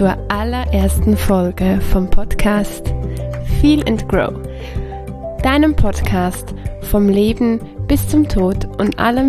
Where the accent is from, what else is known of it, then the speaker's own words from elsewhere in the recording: Switzerland; Ich bin aus der Schweiz oder ich lebe in der Schweiz. Ich bin Schweizerin und Italienerin.